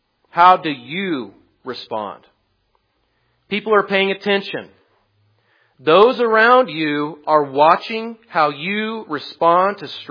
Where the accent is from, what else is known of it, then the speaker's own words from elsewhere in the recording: California, United States; now in Tennessee, United States; We come from California, obviously. And California is a much more secular place than it is here in Tennessee.